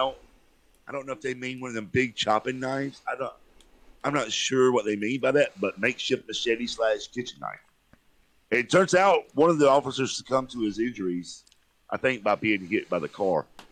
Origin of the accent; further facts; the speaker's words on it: the South, United States; because I'm a Southerner.